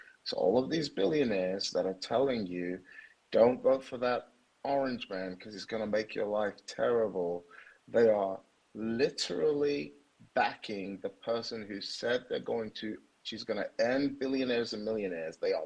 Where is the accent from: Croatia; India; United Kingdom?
United Kingdom; moved away as an adult; now in United States; I'm from the United Kingdom. When I came to the US with my wife